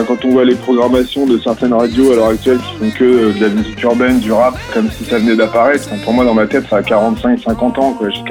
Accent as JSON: {"language": "French", "town": "Vire", "region": "Normandy", "country": "France", "tie": "born or raised there", "also_born_or_lived": "Caen / Paris", "lives_now": "Marseille, France", "said": "Oui, je suis normand. J'ai grandi à Vire et j'ai passé pas mal d'années à Caen. Et après avoir passé des années à Paris pour la vie personnelle et professionnelle, j'habite désormais à Marseille où j'ai fondé une famille."}